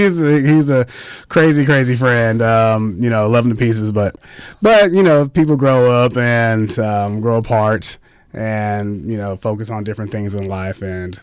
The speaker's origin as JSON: {"language": "English", "town": "Fairfield", "region": "California", "country": "United States", "tie": "born or raised there", "said": "Fairfield, oh. California."}